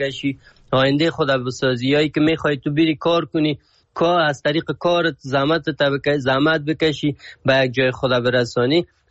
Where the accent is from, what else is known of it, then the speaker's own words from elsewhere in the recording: Afghanistan; بگویم از افغانستان هستم